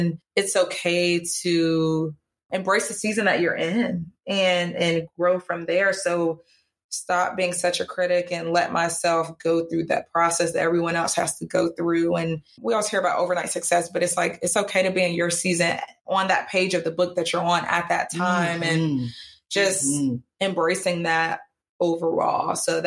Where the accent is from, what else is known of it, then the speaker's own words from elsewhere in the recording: North Carolina, United States; also born or lived in California; I grew up in North Carolina.